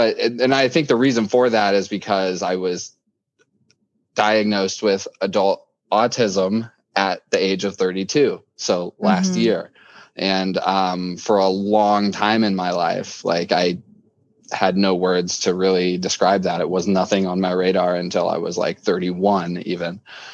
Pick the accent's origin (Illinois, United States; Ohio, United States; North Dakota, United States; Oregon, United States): Illinois, United States; Peoria; also born or lived in Farmington, Illinois; I am 33 years old. I was born here in Peoria, Illinois, and I went to school here until about fourth grade. I moved out to what's called Farmington, Illinois